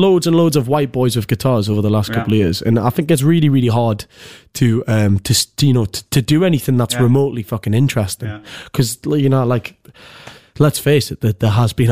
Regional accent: North Shields, North East England, United Kingdom; And I'm from North Shields, so there's only a couple of thousand people in my hometown.

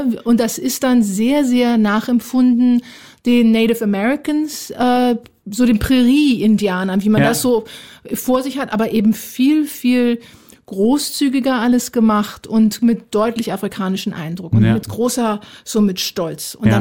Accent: Berlin, Germany; Also ich bin ja Berlinerin und bin nach New York gegangen, um Filme über Musik zu machen.

